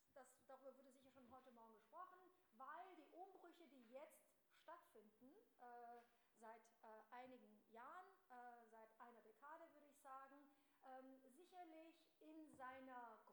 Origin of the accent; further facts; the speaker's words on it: Ulm, Baden-Württemberg, Germany; now in Switzerland; Also ich stamme aus Ulm, da ist noch recht ruhig gerade, ja, aber meine Eltern sind tatsächlich auch aus diesem Gebiet.